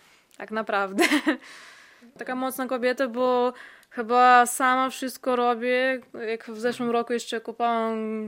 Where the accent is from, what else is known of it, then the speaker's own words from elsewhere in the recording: Russia; now in Poland; Też jestem Rosjanką, bo wychowana w Rosji i będę Rosjanką zawsze, ale charakter okazało się, przeniósł się przez krew.